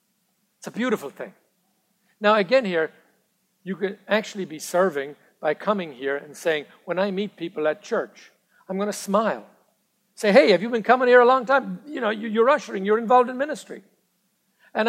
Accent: Ireland; now in United States; I wasn't an American then. I was only Irish. Now I'm American.

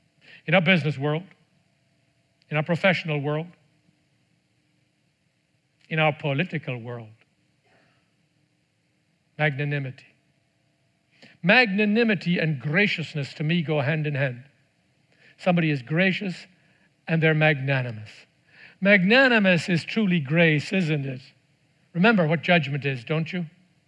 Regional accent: Ireland; I come from Ireland.

